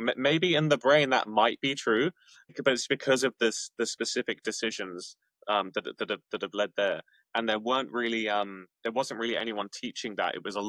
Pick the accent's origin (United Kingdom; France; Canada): United Kingdom; England; maybe it's because he's Australian and I'm English